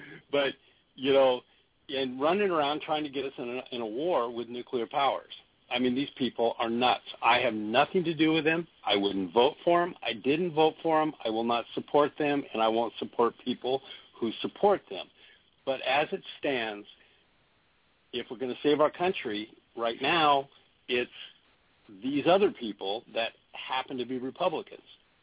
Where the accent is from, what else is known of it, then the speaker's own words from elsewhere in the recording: Oregon, United States; also born or lived in Washington / Alaska; I grew up in Oregon, Washington, and Alaska, okay?